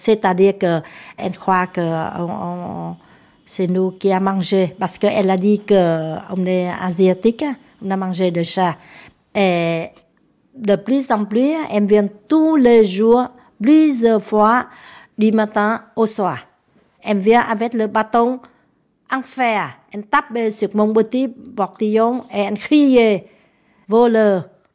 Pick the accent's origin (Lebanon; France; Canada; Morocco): France; j'habite à Saint-André-le-Gaz. Je suis français, d'origine asiatique, d'origine vietnamienne.